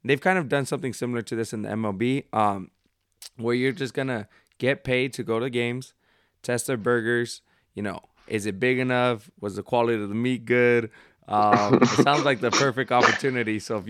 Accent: Colorado, United States; born there; I mean, it's Colorado, so it's not that impressive. But, that's my hometown. That's where I was born.

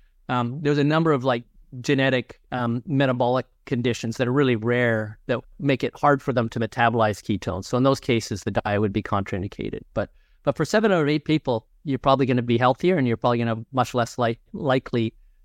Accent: Canada; I'm Canadian, but we still use that term.

